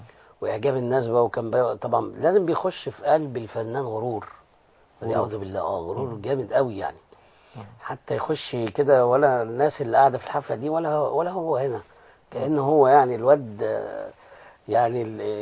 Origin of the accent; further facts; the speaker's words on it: Cairo, Cairo Governorate, Egypt; also born or lived in Alexandria; انا اصلا من القاهره، فسبحان الله يعني انا رحت اسكندريه اشتغل فقعدت هناك